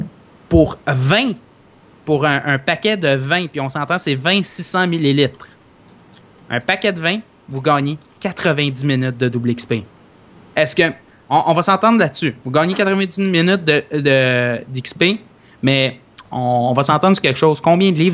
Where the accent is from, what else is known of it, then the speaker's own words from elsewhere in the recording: Quebec, Canada; c'est pas dans notre culture, en tant que bon Québécois, d'avoir ça